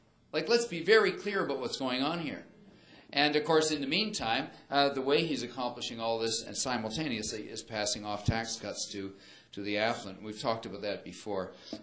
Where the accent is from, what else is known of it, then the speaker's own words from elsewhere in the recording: Quebec, Canada; I come from Quebec.